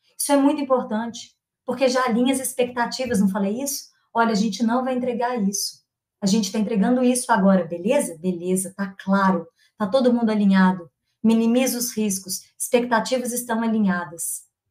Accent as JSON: {"language": "Portuguese", "region": "Minas Gerais", "country": "Brazil", "said": "como boa mineira."}